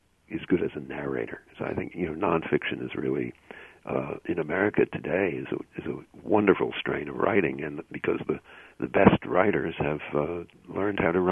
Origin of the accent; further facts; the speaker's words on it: Perth Amboy, New Jersey, United States; landed on the beach at my hometown, Perth Amboy, New Jersey